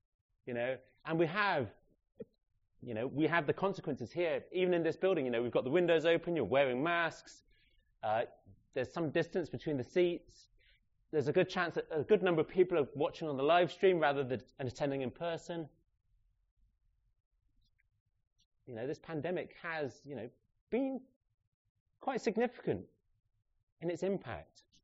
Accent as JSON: {"language": "English", "country": "United Kingdom", "said": "So the UK is, you know, us as the British nation are more interested in the COVID vaccine than we are in Afghanistan."}